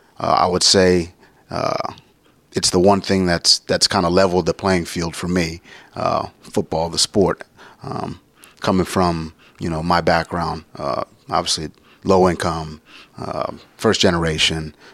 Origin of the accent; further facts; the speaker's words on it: Brooklyn, New York, United States; Where I grew up in Brooklyn, the Brownsville section of Brooklyn, there's no football leagues in that specific area, in that 2 mile radius.